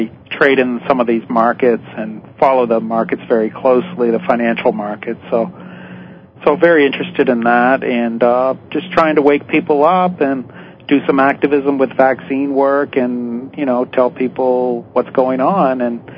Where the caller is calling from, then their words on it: Florida, United States; I'm calling from Florida.